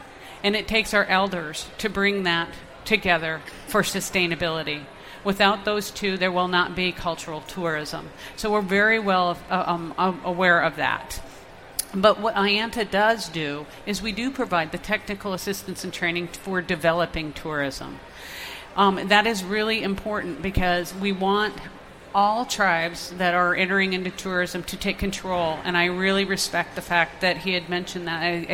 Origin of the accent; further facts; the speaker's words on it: Sitka, Alaska, United States; I'm from Sitka, Alaska, born and raised, native from the Alaska area.